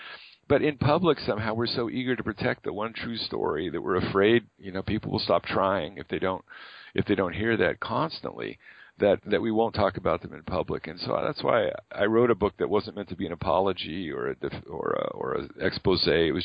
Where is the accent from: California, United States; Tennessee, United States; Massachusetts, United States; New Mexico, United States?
California, United States; Fresno; I think it's because I grew up in Fresno, California. It was hot all the time